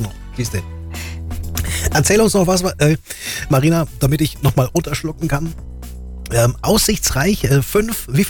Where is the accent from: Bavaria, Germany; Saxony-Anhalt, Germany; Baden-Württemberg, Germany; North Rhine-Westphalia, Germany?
Bavaria, Germany; born there; Ich bin ja gebürtiger Ostallgäuer.